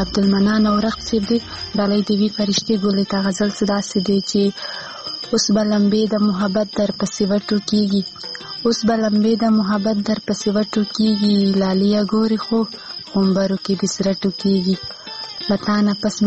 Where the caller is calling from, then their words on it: Khyber Pakhtunkhwa, Pakistan; زه خبرې له وزیرستان یم